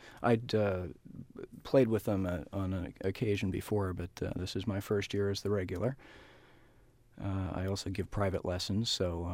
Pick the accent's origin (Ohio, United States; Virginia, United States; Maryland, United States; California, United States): Ohio, United States; born there; also born or lived in East Coast; Well, I was born in Ohio.